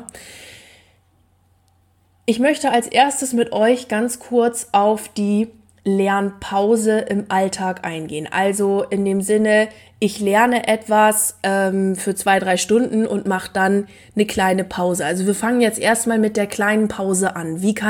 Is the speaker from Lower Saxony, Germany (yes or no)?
yes; Lower Saxony, Germany; born there; als gebürtige Ostfriesin